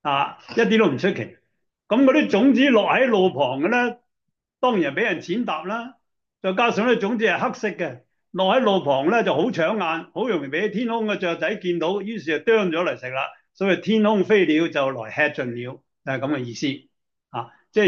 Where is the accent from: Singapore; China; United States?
China; 原來巴勒斯坦嘅耕種方法同我哋中國人一樣嘅